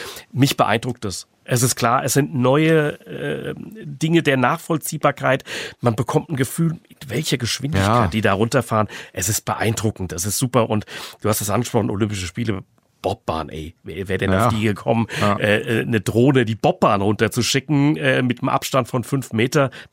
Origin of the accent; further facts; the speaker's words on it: Frankfurt, Hesse, Germany; ich bin Frankfurter, ich bin selbst früher mit dem Rad da rumgefahren.